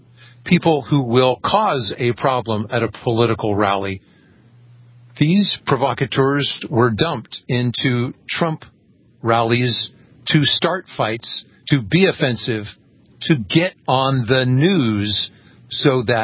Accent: California, United States; In the case, I'm from California. I continue to cover the media there.

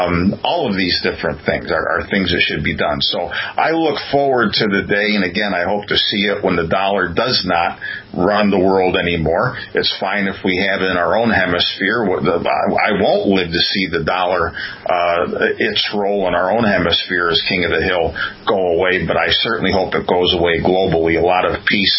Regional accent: United States; So I don't say that because I'm not patriotic as an American and love my country

